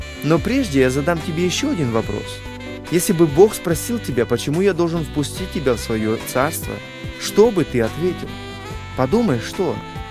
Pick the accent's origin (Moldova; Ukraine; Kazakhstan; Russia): Kazakhstan; Tselinograd, Astana; born there; Я родился в Целинограде, в нынешней столице Астане.